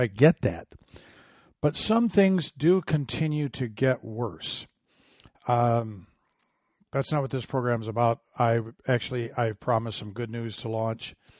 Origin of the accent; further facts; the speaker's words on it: Michigan, United States; Good news coming out of my home state of Michigan, in Wayne, Michigan, Cross Point Community Church.